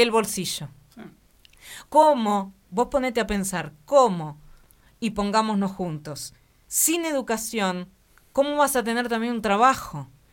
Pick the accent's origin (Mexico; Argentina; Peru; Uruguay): Argentina; y nosotros como responsables, como argentinos, como sociedad